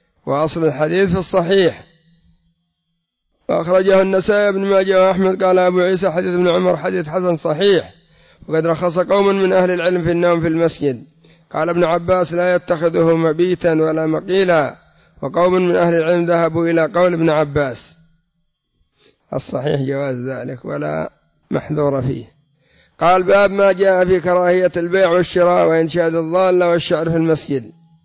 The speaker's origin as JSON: {"language": "Arabic", "country": "Yemen", "said": "وعندنا في اليمن عدد ليس بالقليل سواء في بلاد الجبال بسبب الرافضة أو في التهائم بسبب الصوفية"}